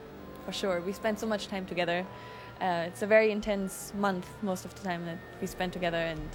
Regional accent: Germany; I come from Germany.

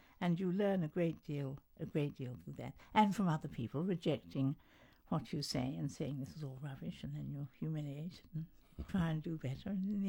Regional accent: New Zealand; I was brought up in New Zealand, and everyone is really very practical and to the point

